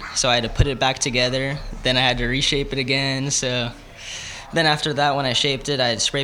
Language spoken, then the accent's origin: English; El Segundo, California, United States; I'm from the South Bay. I was born and raised in El Segundo.